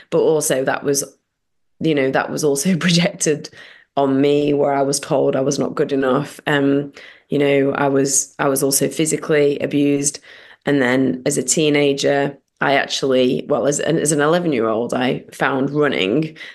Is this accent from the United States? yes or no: no; Sheffield, Yorkshire and the Humber, United Kingdom; I'm from Sheffield in South Yorkshire in England.